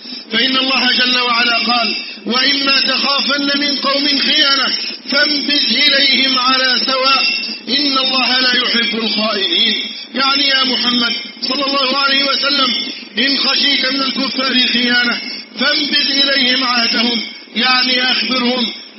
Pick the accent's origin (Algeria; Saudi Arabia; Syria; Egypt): Egypt; اللهم احفظ بلدنا مصر أمن الأمانة